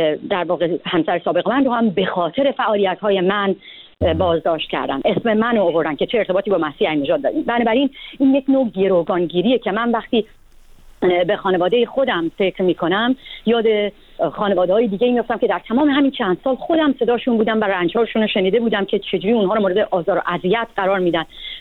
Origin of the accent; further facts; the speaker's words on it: Babol, Mazandaran, Iran; رفتن توی شهر خودم بابل حمله کردن